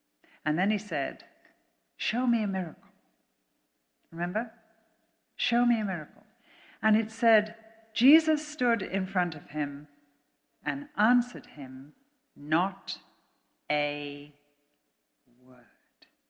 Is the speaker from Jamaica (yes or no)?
no; Liverpool, North West England, United Kingdom; a beautiful, beautiful 200-year-old grandfather clock from England, from Liverpool, from my hometown.